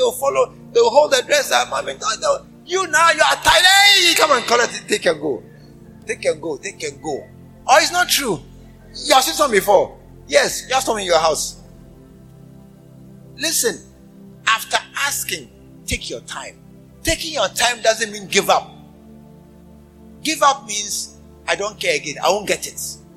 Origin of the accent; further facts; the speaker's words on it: Ghana; Because as a Ghanaian, for the first time, I've crossed the passport control, I've crossed security, I've crossed immigration.